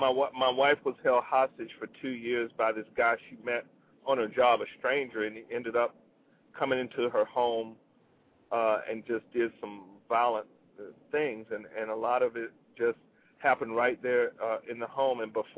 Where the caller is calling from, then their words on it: Birmingham, Alabama, United States; I'm calling from Birmingham, Alabama.